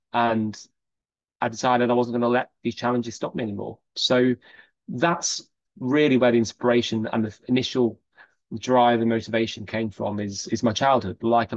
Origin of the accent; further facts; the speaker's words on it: Chester, North West England, United Kingdom; I was brought up in Chester, not a lot of mountains in Chester, and it was fairly comfortable.